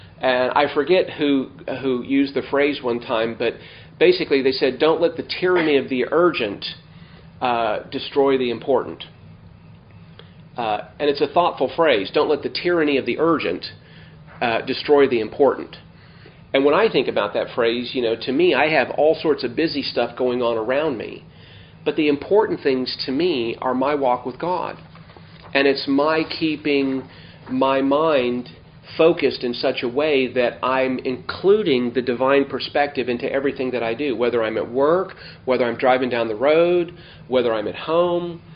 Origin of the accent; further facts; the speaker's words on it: Las Vegas, Nevada, United States; I've been thinking about a friend of mine that I grew up with in Vegas.